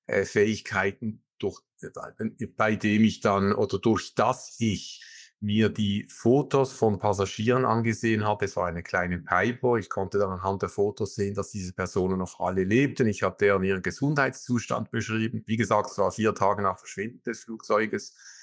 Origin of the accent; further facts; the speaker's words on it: Switzerland; Ich bin ursprünglich Schweizer, wie man unschwer hört.